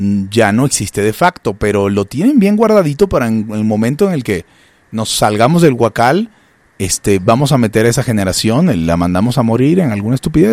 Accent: Venezuela; now in Mexico; Yo no soy de confiar como mexicano naturalizado, pero como venezolano, yo adiós, no cuenten conmigo.

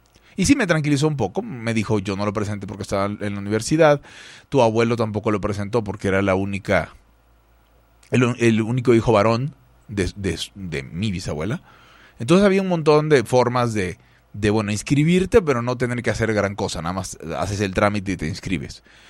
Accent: Venezuela; born there; yo nací en Venezuela. Y habiendo nacido en Venezuela, muy temprano me enteré que existía la guerra.

